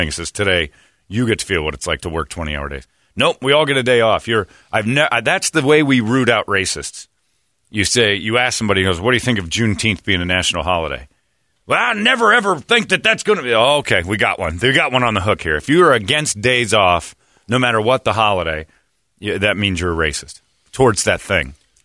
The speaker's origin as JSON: {"language": "English", "country": "United States", "tie": "born or raised there", "said": "as an American citizen growing up in white neighborhoods and stuff"}